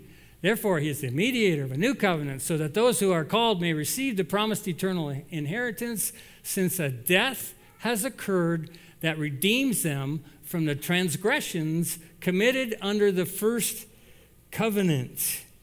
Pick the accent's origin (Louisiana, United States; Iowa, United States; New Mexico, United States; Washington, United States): Iowa, United States; I grew up in Iowa, and my grandfather had a pickup just like this.